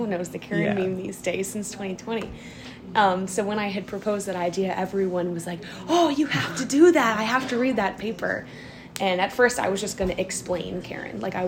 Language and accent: English; Richmond, Virginia, United States; I'm from Richmond, Virginia, so I'm going back to VCU for all that, and that'll be really fun for me.